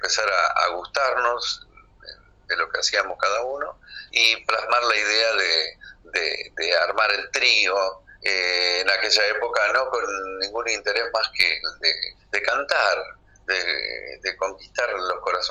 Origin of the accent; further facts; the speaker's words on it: Santiago del Estero, Argentina; also born or lived in Morón; Vivíamos aunque somos oriundos de Santiago del Estero, vivíamos en Morón, en distintos lugares